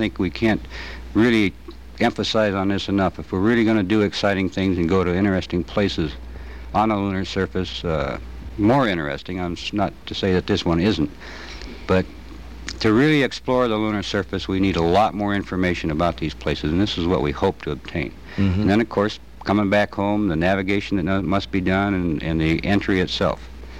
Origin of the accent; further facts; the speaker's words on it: Seattle, Washington, United States; from Seattle, Washington.